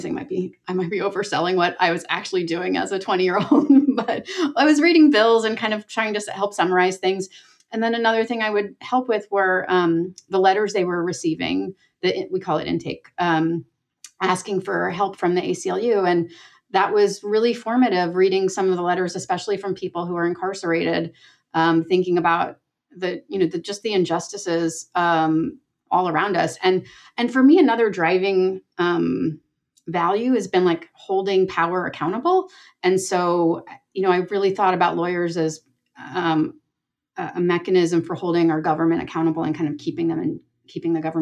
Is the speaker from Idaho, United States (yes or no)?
no; New Jersey, United States; I did. I grew up in Monmouth County near Asbury Park.